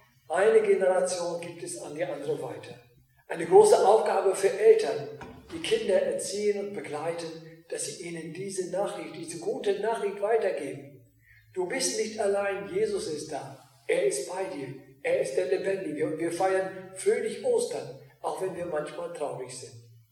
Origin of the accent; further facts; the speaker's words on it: Filsum, Lower Saxony, Germany; Ich bin ja in Filsum zur Schule gegangen, zur Grundschule.